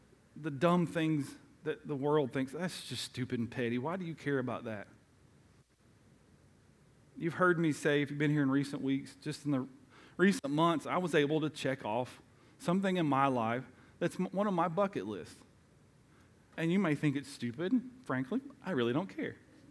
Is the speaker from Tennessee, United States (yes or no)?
yes; Tennessee, United States; Even I grew up in East Tennessee, and they called it the same thing there.